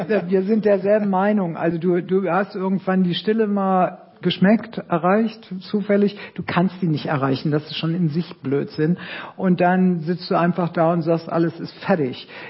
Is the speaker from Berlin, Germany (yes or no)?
yes; Berlin, Germany; born there; ich bin ein Kriegskind, bin im Krieg in Berlin geboren